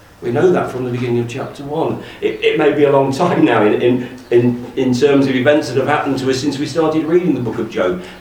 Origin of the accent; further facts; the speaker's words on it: Midlands, United Kingdom; whereas my hometown in the Midlands is gripped with snow.